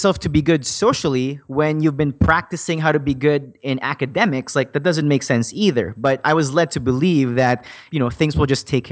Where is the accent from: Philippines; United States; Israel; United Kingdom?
Philippines; now in Canada; So my story started back in 2003 when my family and I immigrated from the Philippines. And my first couple of years here in Canada was it was a huge struggle